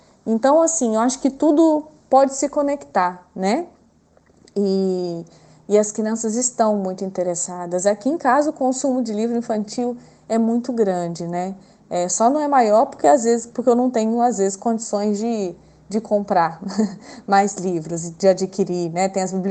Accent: Patos de Minas, Minas Gerais, Brazil; Eu sou de Patos de Minas e estudava no meu primário, numa escola que se chamava Escola Polivalente, professora Elza Carneiro Franco

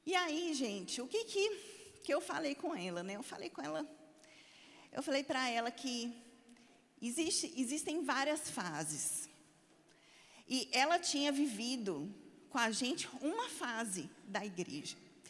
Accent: Uberlândia, Minas Gerais, Brazil; now in Campina Grande, Brazil; Tem 15 anos que eu estou em Campina Grande. Você percebeu que eu não sou paraibana? Dá para perceber pelo sotaque, né? Eu sou de Uberlândia

